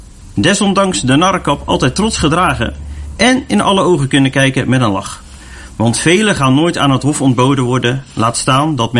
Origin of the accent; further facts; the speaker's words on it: Zeeland, Netherlands; now in Vlaardingen, Netherlands; ik ben een dichter van 37 jaar. Ik kom van origine uit het Zeeuwse, Schouwen-Duiveland. Woon nu sinds een jaartje in Vlaardingen met mijn vriendin.